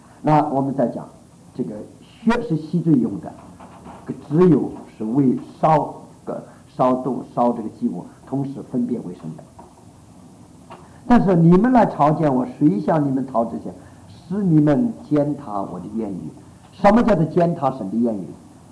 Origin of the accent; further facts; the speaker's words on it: China; 比我们中国人要好得多。